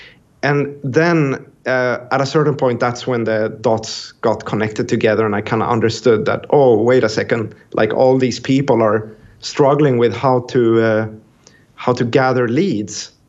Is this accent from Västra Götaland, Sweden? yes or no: no; Stockholm, Stockholm County, Sweden; English is a second language; So I mean, I'm from Stockholm, Sweden, hence the funny accent.